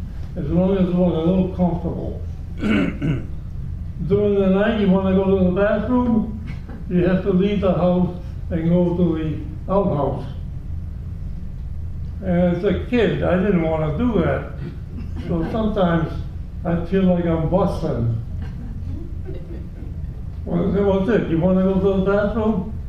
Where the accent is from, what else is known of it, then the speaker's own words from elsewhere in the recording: Italy; English is a second language; my hearing when I came from Italy, I thought I heard a pin drop.